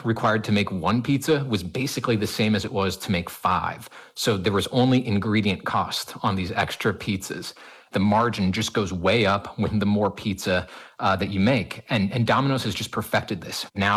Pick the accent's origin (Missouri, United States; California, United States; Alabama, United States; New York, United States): Missouri, United States; Kansas City; I grew up in the Midwest in Kansas City.